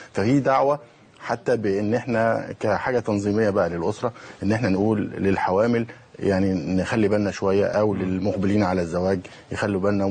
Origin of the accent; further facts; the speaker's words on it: Egypt; احنا عندنا في مصر اتضح ان 70% من الحالات اللي اكتشفت في مصر